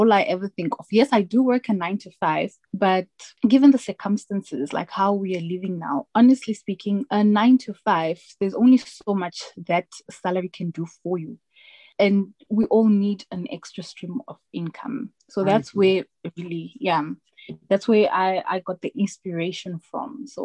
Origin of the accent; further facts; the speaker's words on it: Harare, Zimbabwe; now in South Africa; I was born in Harare, the capital city of Zimbabwe. That's where I grew up. And I only moved to South Africa in 2009.